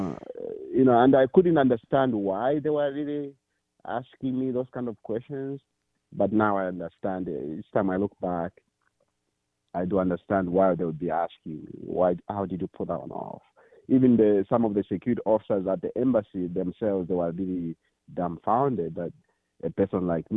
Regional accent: Zambia; Back home in Zambia or growing up in Africa, opportunities were not just lining up for us.

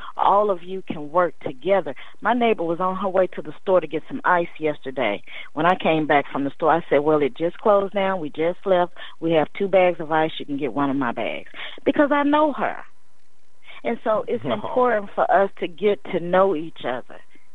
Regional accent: Memphis, Tennessee, United States; And I come from Memphis, small, city of Memphis, and I grew up where everybody pretty much knew each other.

